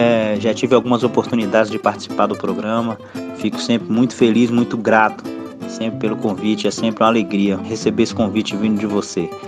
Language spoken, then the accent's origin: Portuguese; Minas Gerais, Brazil; also born or lived in São Paulo; Eu nasci em São Paulo e fui criado em Minas Gerais, muita gente sabe.